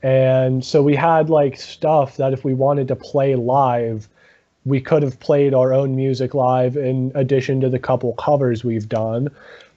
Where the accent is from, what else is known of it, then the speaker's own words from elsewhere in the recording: Bethlehem, Pennsylvania, United States; I grew up in Bethlehem and Joe is currently there. So that's like where we say we're based out of.